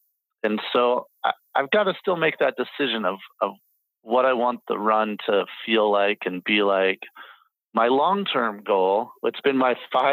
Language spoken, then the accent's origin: English; Maryland, United States; So I was born on the other side of the country. I was born in Southern Maryland, which was a long, far distance from the mountains.